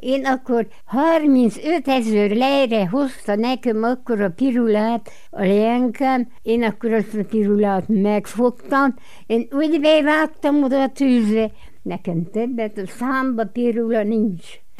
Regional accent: Ócfalva, Harghita, Romania; Én itt születtem. Édesapám, édesanyám, mind itt vannak, minden rokon.

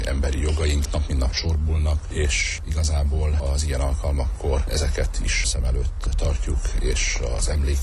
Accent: Târgu Mureș, Mureș County, Romania; ma sem mondhatjuk el Marosvásárhelyen, marosvásárhelyi magyarként, székelyföldi magyarként

